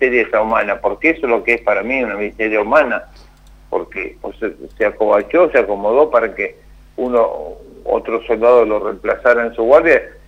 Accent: Corral de Bustos, Córdoba, Argentina; now in Chañar Ladeado, Argentina; Soy oriunda de Corral de Bustos, que es provincia de Córdoba, o sea, al sureste de la provincia de Córdoba

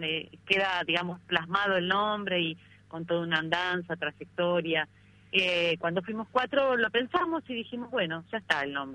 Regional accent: La Plata, Buenos Aires Province, Argentina; Yo soy la platense, sí.

